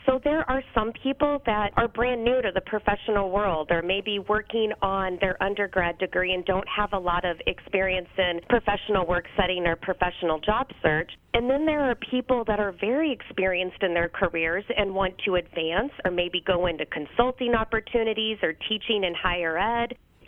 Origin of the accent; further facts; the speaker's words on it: Missouri, United States; also born or lived in Iowa; Well, I actually am from Missouri and Iowa, so I lived all over those two states while I was growing up